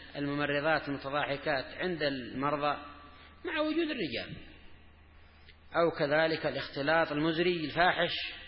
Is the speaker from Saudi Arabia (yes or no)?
no; Yemen; خاصة عندنا في اليمن في بعض المواطن